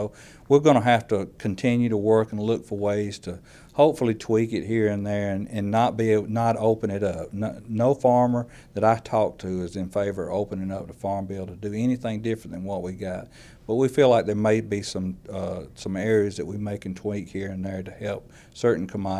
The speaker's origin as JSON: {"language": "English", "region": "Georgia", "country": "United States", "said": "And yes, I'm from Georgia, but my commitment to this country and our industry is that I'm willing to travel"}